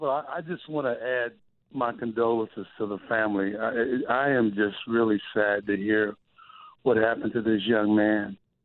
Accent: Compton, California, United States; That's where I'm from. I'm from L.A. I'm from Compton.

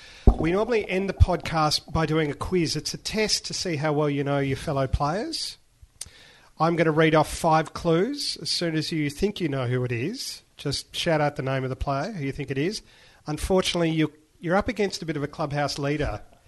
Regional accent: Tasmania, Australia; Whilst the state of Victoria is now my home, I spent the first 15 years of my life growing up in Tasmania.

